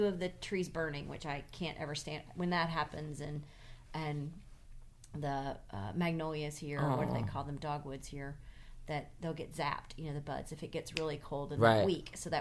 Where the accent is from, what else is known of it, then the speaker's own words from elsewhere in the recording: the South, United States; Because as a Southerner, we don't have the colors and the blooming in the same way.